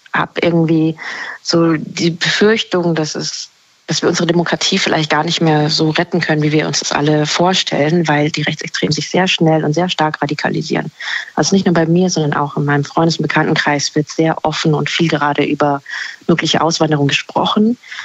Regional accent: Germany; habe ich mich, glaube ich, selber immer als Deutsche gesehen oder zumindest aus Deutschland kommend. Ich bin ja auch in Deutschland geboren, aber das habe nur ich so gesehen.

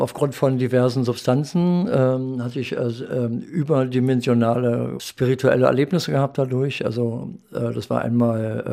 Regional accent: Spandau, Berlin, Germany; Ich bin jetzt in diesem Körper seit 65 Jahren. Ich bin im Spandau geboren

